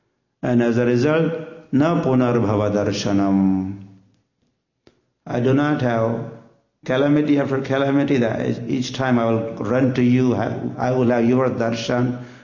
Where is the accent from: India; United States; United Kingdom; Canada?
India; Maharashtra; They're saying in Marathi, I will say I'm from Maharashtra, so it's something similar.